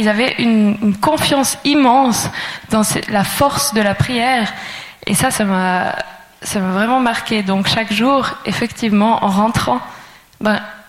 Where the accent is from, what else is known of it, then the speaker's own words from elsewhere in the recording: Valais, Switzerland; J'ai grandi en Valais et puis depuis toute petite, j'ai appris à connaître Jésus comme une personne vivante.